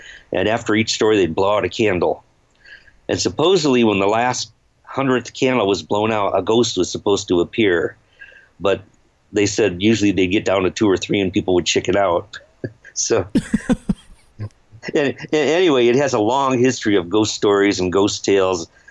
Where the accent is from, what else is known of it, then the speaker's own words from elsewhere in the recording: Indiana, United States; also born or lived in Japan; I'm from Indiana, and there were rumors that it was part of the Underground Railroad sneaking slaves up to Canada